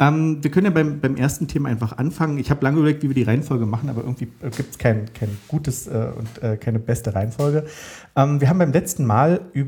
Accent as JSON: {"language": "German", "region": "Berlin", "country": "Germany", "said": "ich bin ja auch als Berliner Späti-affin. Also ich fühle mich sehr zu Hause jetzt hier."}